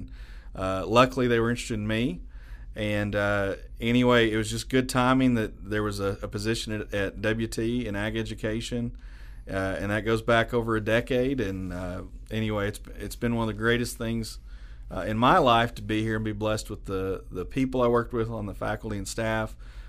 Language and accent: English; Spearman, Texas, United States; Panhandle is home. I grew up in Spearman, Texas.